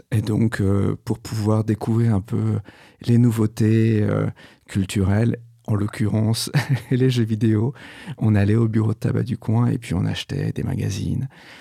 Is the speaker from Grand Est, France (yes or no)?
yes; Grand Est, France; born there; Alors effectivement, je suis né en Lorraine et j'aime beaucoup dire que je suis né à la frontière de plusieurs pays et de plusieurs périodes, puisque je suis né à une semaine des années 80, le dernier Noël de la décennie 70.